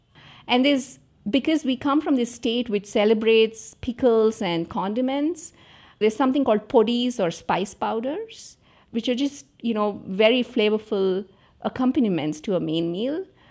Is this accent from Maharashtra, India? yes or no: no; Andhra Pradesh, India; I grew up in Andhra Pradesh. My grandmother was from the same state, although we lived in different cities.